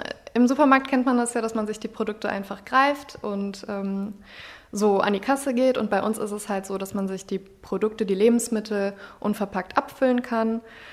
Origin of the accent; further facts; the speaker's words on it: Gladbach, North Rhine-Westphalia, Germany; bin auch aus Gladbach und bin 26 Jahre alt.